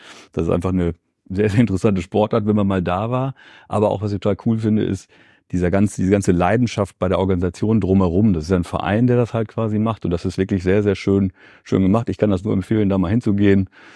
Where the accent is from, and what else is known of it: Verl, North Rhine-Westphalia, Germany; born or raised there; also born or lived in Bielefeld